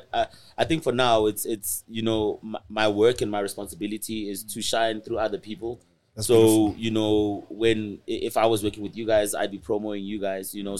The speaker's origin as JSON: {"language": "English", "town": "Atteridgeville", "region": "Gauteng", "country": "South Africa", "tie": "born or raised there", "said": "I grew up in Attridgeville in Pretoria."}